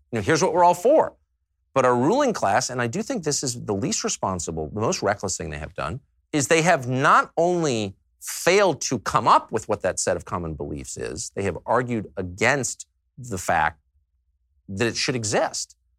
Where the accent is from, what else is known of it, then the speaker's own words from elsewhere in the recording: La Jolla, California, United States; also born or lived in Georgetown, Washington, United States; I grew up in La Jolla and Georgetown. I'm not here to give you the view from coal country.